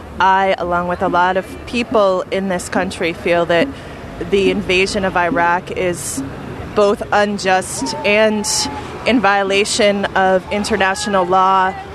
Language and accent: English; United States; I'd just like to say that this is a shameful, embarrassing day for me as an American citizen and as a human being